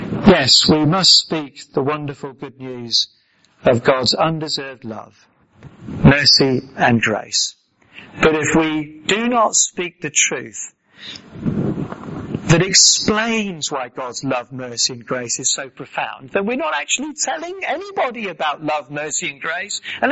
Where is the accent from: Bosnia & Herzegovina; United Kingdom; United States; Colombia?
United Kingdom; Just because we're British?